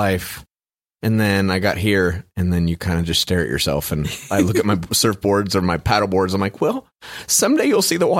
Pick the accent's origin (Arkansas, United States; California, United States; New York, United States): California, United States; now in Nashville, United States; Yeah, we're from Orange County, California, which is Southern California.